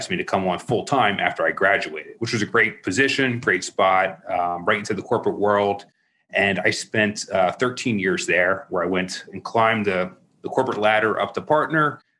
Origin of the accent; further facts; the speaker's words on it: Maryland, United States; I'm originally from Maryland, born and raised there.